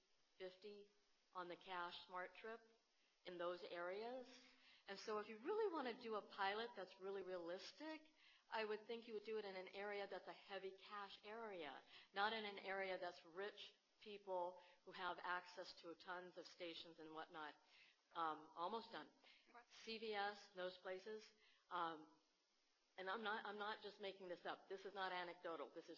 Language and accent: English; Arlington, Virginia, United States; I am from Arlington, Virginia.